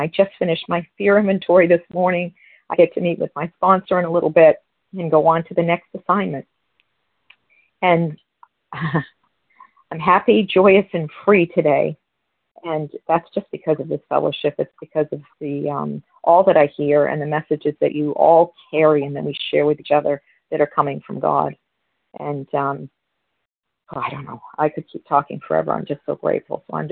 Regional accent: New Hampshire, United States; I am from New Hampshire.

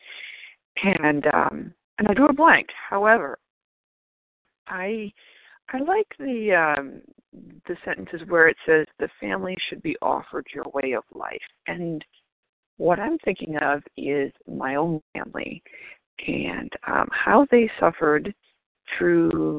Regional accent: Maine, United States; I am a recovered compulsive eater from Maine.

